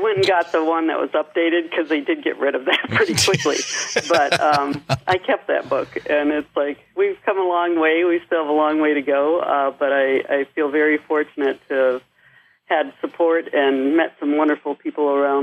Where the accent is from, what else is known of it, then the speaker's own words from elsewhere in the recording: Houghton, Michigan, United States; Yes, I grew up in the Upper Peninsula in Houghton, Michigan